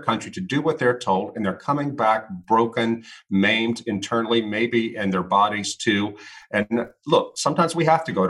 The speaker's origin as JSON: {"language": "English", "region": "Louisiana", "country": "United States", "tie": "born or raised there", "said": "One of his friends from my hometown in Louisiana, a town of 2,000 people, he came back from Iraq"}